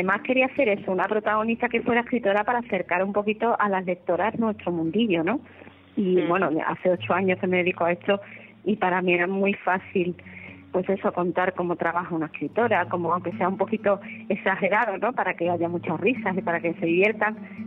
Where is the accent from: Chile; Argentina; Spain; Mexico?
Spain; Andalusia; De pequeña, como, bueno, soy andaluza, pues bailaba flamenco.